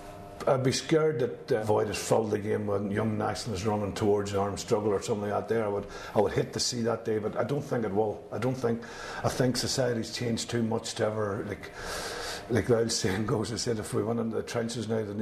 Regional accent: Ireland; I think it goes without saying I'm Irish, and you know, and I want to remain Irish.

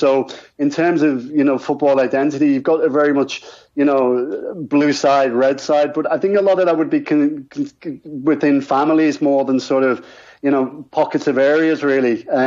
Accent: Dublin, Leinster, Ireland; I spent most of my time in Ireland, in Dublin, you know, so that's really where I see myself as being Irish.

